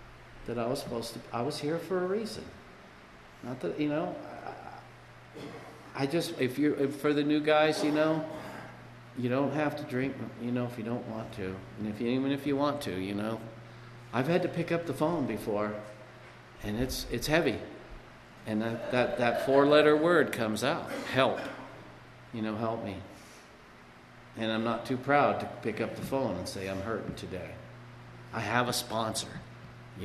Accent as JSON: {"language": "English", "town": "Lancaster", "country": "United States", "tie": "born there", "said": "You know, I was born here in Lancaster, and I'm ready to go."}